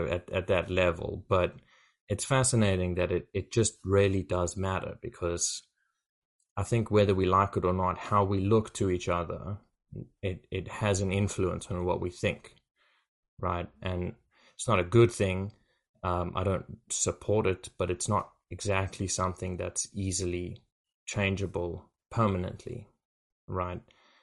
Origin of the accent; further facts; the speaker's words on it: South Africa; And I'm from South Africa